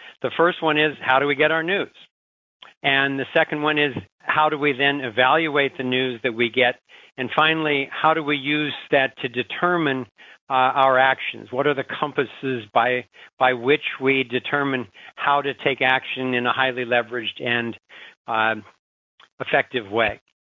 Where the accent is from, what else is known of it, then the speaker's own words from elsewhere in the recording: Ohio, United States; I was born and raised in Ohio. I grew up in a very Republican district of southern Ohio